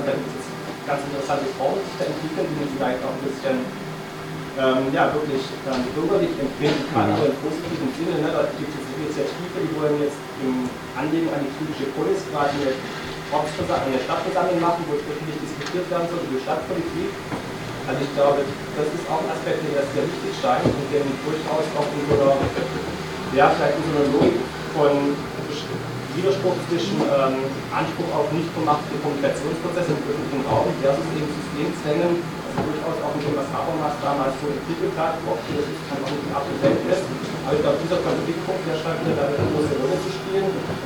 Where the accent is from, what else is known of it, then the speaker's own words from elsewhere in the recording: Stuttgart, Baden-Württemberg, Germany; Ja, ich komme aus Stuttgart